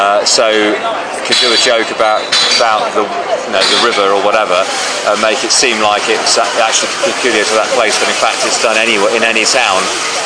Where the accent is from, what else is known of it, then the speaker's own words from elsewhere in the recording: England, United Kingdom; we're all the same because we're English and we're in a foreign land.